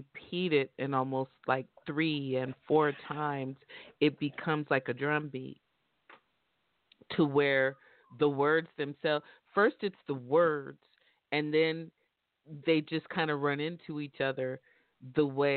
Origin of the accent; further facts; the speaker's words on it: San Francisco, California, United States; I'm from San Francisco 49er country. I cannot like this page.